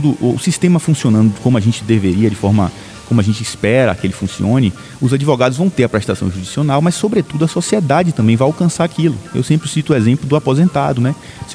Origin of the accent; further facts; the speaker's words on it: Itaberaba, Bahia, Brazil; also born or lived in Salvador; eu sou um advogado militante em Itaberaba, nascido e criado em Itaberaba. Tive que ir para Salvador para estudar, me formar. Na época não havia universidade em Itaberaba